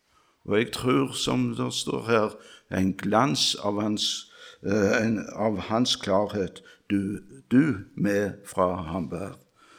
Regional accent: Randaberg, Rogaland, Norway; Vi sang en sang i ungdomsmusikken hjemme på Randaberg.

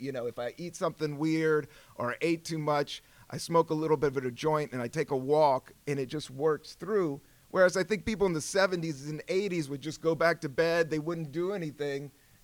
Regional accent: Virginia, United States; also born or lived in Washington, D.C.; I'm a DC kid. I'm from Virginia. I'm from the South.

